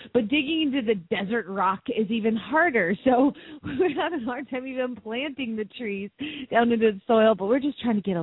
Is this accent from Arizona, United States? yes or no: yes; Phoenix, Arizona, United States; from Phoenix, Arizona